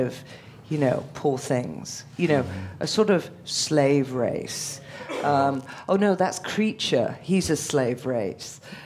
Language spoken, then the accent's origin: English; United Kingdom; I do see a class thing going on because I'm British.